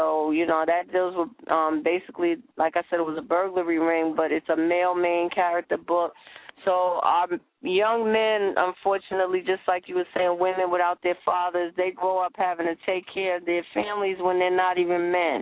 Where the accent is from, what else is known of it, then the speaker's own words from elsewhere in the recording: Teaneck, New Jersey, United States; He bought a gas station in Teaneck, New Jersey, and we had a nice, you know, life. We grew up, actually, I grew up in … lived a couple of couple of streets away.